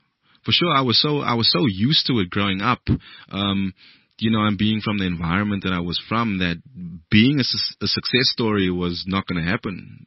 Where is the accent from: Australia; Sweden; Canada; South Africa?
South Africa; Paarl, Western Cape; and I mean, I'm from Paarl in Cape Town. Me being an actor on TV was never going to happen.